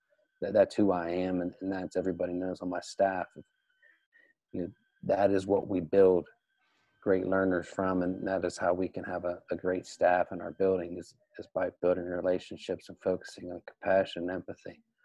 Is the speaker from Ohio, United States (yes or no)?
yes; Ohio, United States; my accent, I'm from Southeast Ohio, so it's Appalachia, Ohio. I'm born and raised there, pretty proud of it.